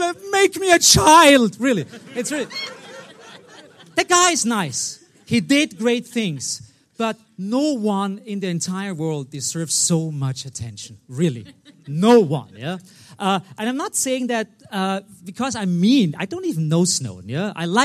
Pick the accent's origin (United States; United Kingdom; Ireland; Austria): Austria; I'm from Austria. Austria is known for music and mass murder